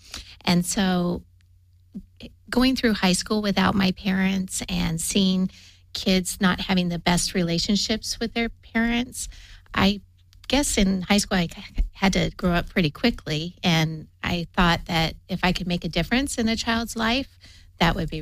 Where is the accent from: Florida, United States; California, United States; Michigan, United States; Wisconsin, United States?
California, United States; Fullerton; Oh, wow. Well, my family, I grew up in Fullerton.